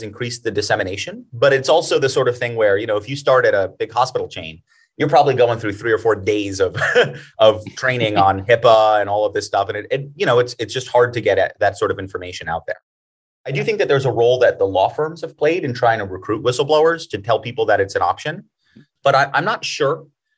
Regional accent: United States; I'm American

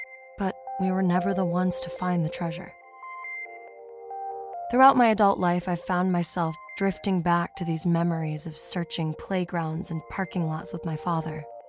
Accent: Stillwater, Oklahoma, United States; Back when I was still just a dirty-faced kid growing up in Oklahoma, my hometown, Stonewater, would organize a countywide treasure hunt every summer for the kids.

